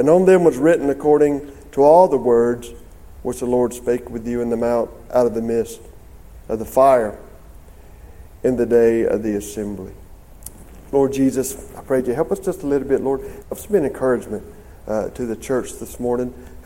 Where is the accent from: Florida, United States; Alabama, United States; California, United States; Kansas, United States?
Alabama, United States; I like to tell my church, yeah, I'm from Alabama, so I talk like me from Alabama, right?